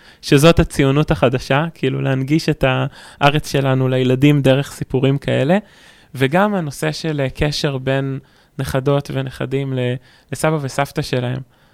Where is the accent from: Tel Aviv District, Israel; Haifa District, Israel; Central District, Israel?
Central District, Israel; Hod HaSharon; אני נולדתי בהוד השרון, וגדלתי בהוד השרון כל החיים